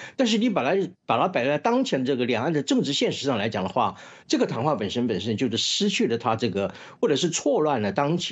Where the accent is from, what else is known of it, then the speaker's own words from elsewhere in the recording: Taiwan; 我们台湾人